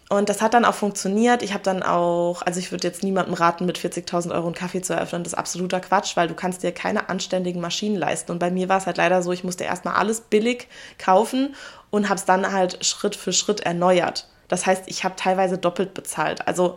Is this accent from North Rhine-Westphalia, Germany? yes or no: no; Saarbrücken, Saarland, Germany; also born or lived in Berlin; Also ich war wieder in Saarbrücken, in meiner Heimatstadt, und habe geschaut, was gibt es dort noch nicht. Was gibt es aber schon in anderen Städten, weil ich kam ja direkt aus Berlin.